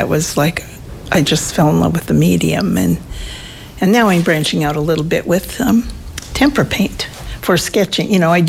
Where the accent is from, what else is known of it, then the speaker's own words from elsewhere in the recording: Gilroy, California, United States; born there; also born or lived in Cupertino; No, I was born in California, in Gilroy, but I moved up here in 69, so I've been here a while.